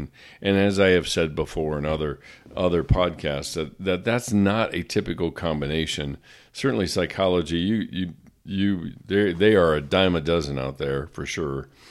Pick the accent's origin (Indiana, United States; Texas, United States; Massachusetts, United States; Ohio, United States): Indiana, United States; I grew up in Indiana, and pretty much basketball is king there